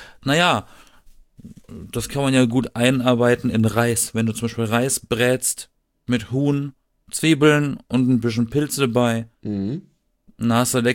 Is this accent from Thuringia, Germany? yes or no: no; Baden-Württemberg, Germany; Ich komme aus dem Schwarzwald. Ich war literally umgeben von Wald.